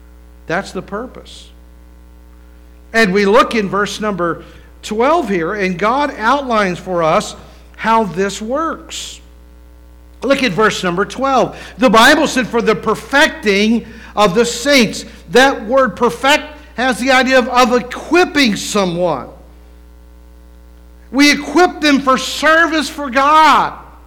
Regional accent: West Virginia, United States; My nephew, we're from West Virginia, so I'm back in West Virginia.

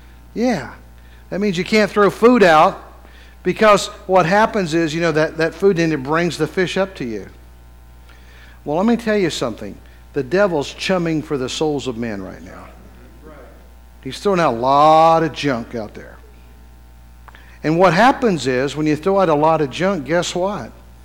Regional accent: West Virginia, United States; Now, we had this little lake nearby our place where I grew up in West Virginia.

